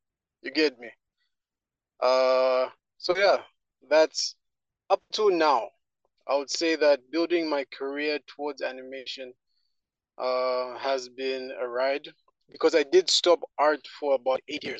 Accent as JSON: {"language": "English", "town": "Cape Town", "region": "Western Cape", "country": "South Africa", "tie": "born or raised there", "also_born_or_lived": "Johannesburg", "said": "So I was born in Cape Town, South Africa. Much of that is really fog in my memory. But let me just move to the time where we moved into Johannesburg."}